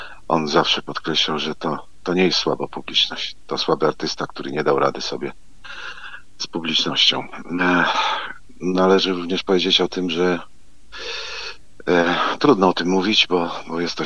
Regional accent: Zamość, Lublin Voivodeship, Poland; born there; urodziliśmy się obydwaj w Zamościu, chodziliśmy do tej samej szkoły muzycznej

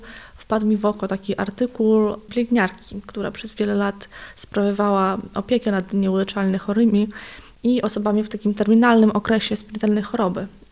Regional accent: Ukraine; pochodzę z Ukrainy, więc dla mnie to był zupełnie inny świat

